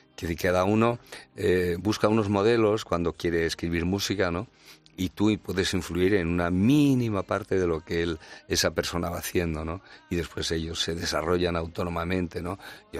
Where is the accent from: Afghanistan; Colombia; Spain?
Spain; Mieres, Asturias; siempre por Navidades nos juntamos en mi pueblo, en Mieres.